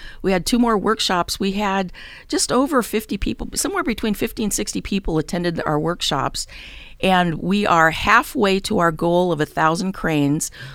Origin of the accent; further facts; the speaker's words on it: Valdez, Alaska, United States; I grew up in Valdez. And until 2024, I had never taken a cruise to Alaska because I lived there.